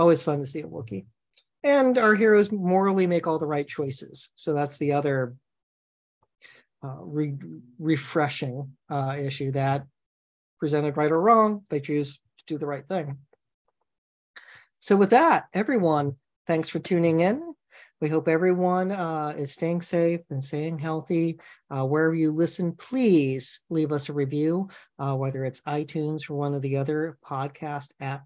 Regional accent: California, United States; And again, as a Californian, yes, yes. There's lots of digging when people are fighting forest fires.

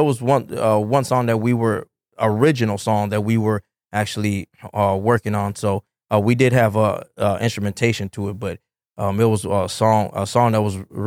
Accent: Houston, Texas, United States; also born or lived in Chicago; I was born here in Houston. So I mean, I as a kid, I went back and forth.

